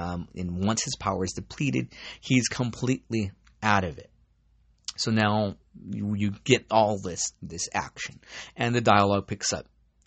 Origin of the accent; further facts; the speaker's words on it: California, United States; I'm from Orange County, so feel free to hit me up, shoot the shit